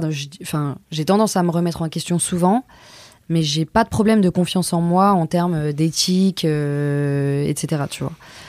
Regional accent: Gex, Auvergne-Rhône-Alpes, France; J'ai grandi à Gex, à la frontière de Genève.

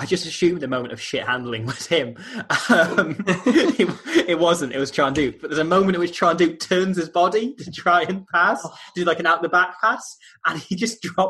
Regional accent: Nottingham, East Midlands, United Kingdom; And I grew up in Nottingham.

